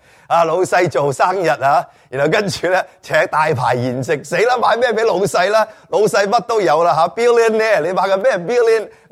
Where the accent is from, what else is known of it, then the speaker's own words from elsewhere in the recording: China; 正系因为我哋中国人。好容易誤會咗，中國人以用錢掛帥，我哋慣咗睇錢好緊張